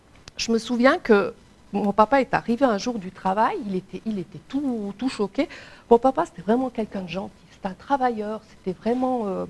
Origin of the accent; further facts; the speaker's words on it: Switzerland; born there; Ben non, je suis suisse puisque je suis née en Suisse.